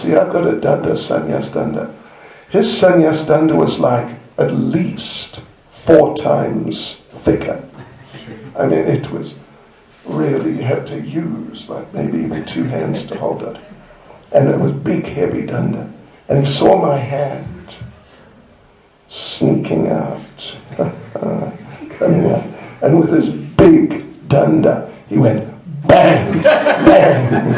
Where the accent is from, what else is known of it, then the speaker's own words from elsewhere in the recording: New Zealand; now in England; when I came from New Zealand to England in 72, I came on a ship, a passenger liner, like a cruise liner.